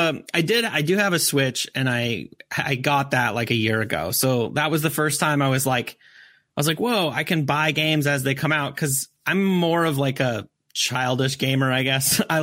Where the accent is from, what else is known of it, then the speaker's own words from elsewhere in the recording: Whitefish, Montana, United States; I'm from Whitefish, Montana. That's